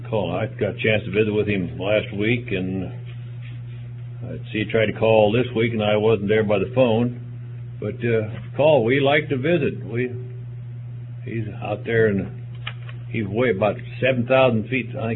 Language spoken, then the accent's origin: English; Florida, United States; I'm from Florida.